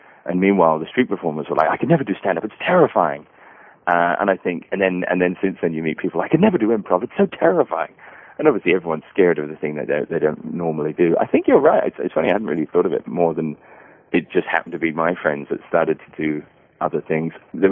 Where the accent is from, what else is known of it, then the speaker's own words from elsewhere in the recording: England, United Kingdom; so being English, people are always like, oh, football.